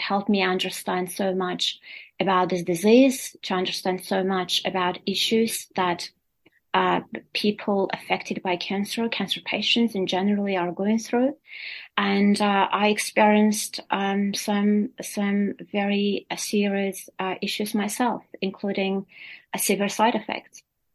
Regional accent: Armenia; English is a second language; it is based in my home country, in Armenia.

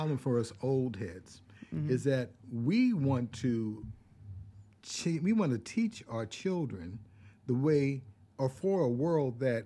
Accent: Pennsylvania, United States; now in Georgia, United States; I came from the east. I grew up in Pennsylvania, and I live in Georgia.

